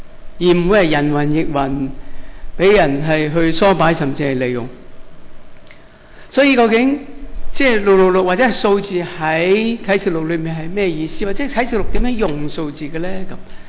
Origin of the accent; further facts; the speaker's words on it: China; 即是我们中国人很喜欢八，是吗？因为八法嘛。我们中国人华人不喜欢四